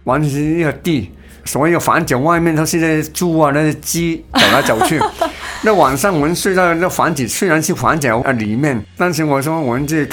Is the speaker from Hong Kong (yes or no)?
yes; Hong Kong; 我也很难吃，按我们香港人的口味，我们还要吃